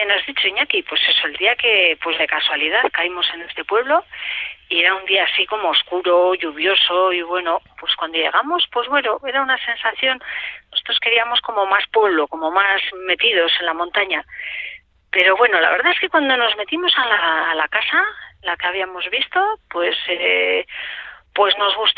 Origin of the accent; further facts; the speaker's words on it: Zumárraga, Basque Country, Spain; now in Vitoria-Gasteiz, Spain; nosotros venimos de Guipúzcoa, de Zumárraga, del Goierri, de pueblo, ¿no? Pero bueno, pues por asunto de trabajo y demás, nos vinimos a Vitoria